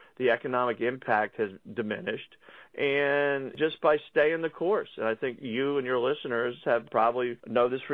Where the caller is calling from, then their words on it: Harrisburg, Pennsylvania, United States; That's what I'm doing from Harrisburg today, and I appreciate all your efforts on everybody's behalf.